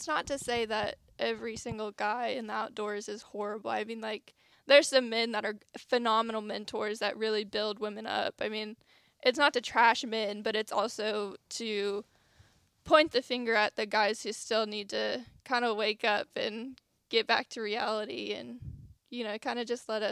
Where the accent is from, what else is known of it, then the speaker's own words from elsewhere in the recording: Illinois, United States; Me, I grew up in Brown County, which is the Golden Triangle of Illinois.